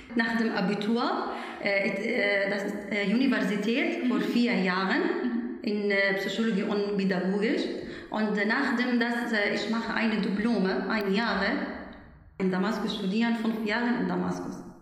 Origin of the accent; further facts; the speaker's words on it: Syria; German is a second language; moved away as an adult; now in Bremen, Germany; ich komme aus Syrien. Ich habe 2 Kinder. Ich habe als Psychologieberaterin in Syrien gearbeitet